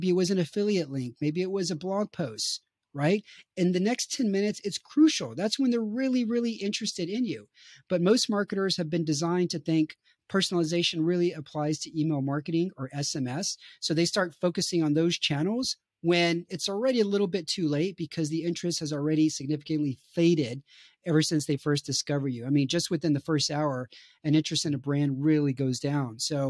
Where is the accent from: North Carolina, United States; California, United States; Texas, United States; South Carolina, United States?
Texas, United States; now in Romania; I'm a Texan living in Romania.